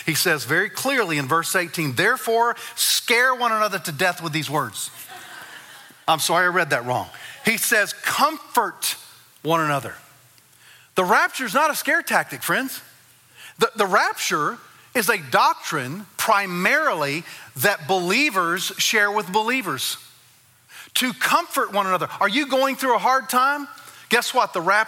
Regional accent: Arkansas, United States; So I can say that because I'm from Arkansas, okay? You know, and we're last in everything, right?

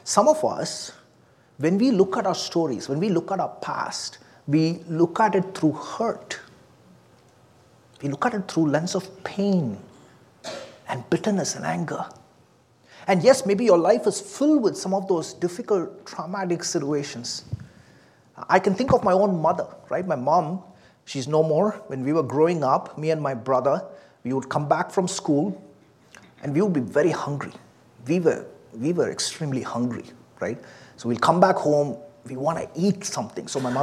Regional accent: India; now in United States; But I'm not from here. I'm not from the U.S. I'm from India.

